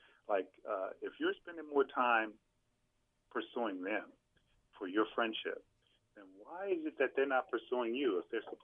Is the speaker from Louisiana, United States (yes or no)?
no; Philadelphia, Pennsylvania, United States; And growing up in North Philadelphia, you tend to get more street advice than family advice.